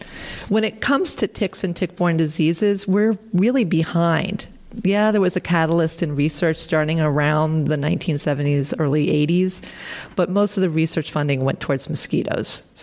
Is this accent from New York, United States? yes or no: yes; Long Island, New York, United States; So, yes, that was actually growing up on Long Island when I was a kid.